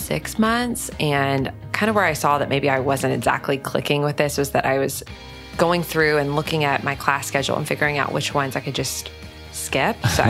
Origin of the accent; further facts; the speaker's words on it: Texas, United States; growing up in Texas and going to a large state school